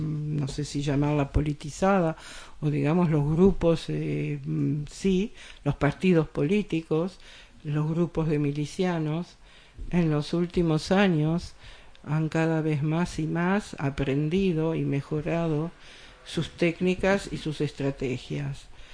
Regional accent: Argentina; nosotros somos argentinos, franceses, españoles, no estamos en ninguna diáspora de nada, máximo yo soy diáspora de Argentina, pero no de Israel.

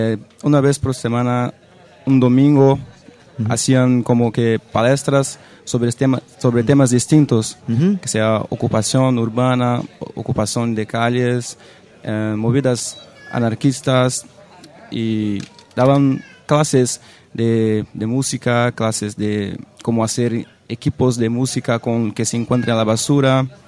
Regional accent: Brazil; Spanish is a second language; now in Barcelona, Spain; Sí, bueno, soy de Brasil. Y hace como que un mes y dos semanas que estoy aquí en España, en Barcelona

